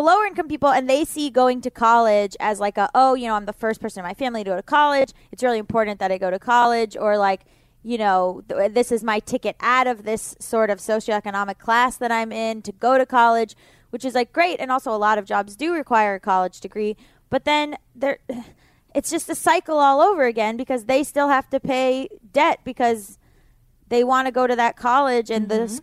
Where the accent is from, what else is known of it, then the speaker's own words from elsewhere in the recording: Florida, United States; I'm from Florida, right?